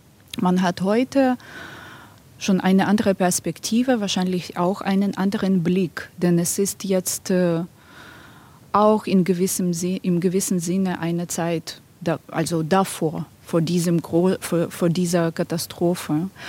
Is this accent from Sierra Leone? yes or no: no; Ukraine; now in Germany; also ich bin Ukrainerin, ich lebe hier